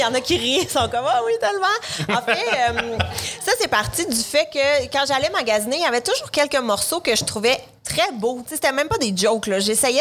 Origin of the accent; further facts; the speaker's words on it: Montreal, Quebec, Canada; now in Brossard, Canada; j'habitue à Brossard maintenant, là, je suis une fière montréalaise.